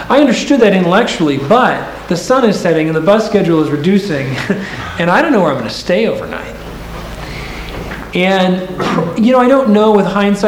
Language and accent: English; Washington, United States; I was a kid from the Puget Sound who thought, oh, artistic community